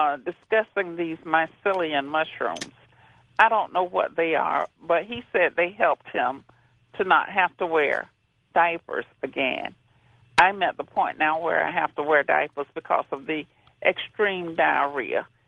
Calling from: Jacksonville, Florida, United States; Calling from Jacksonville, Florida.

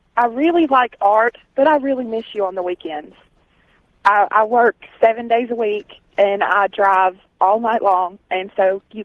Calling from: Albertville, Alabama, United States; I'm calling from Albertville, Alabama.

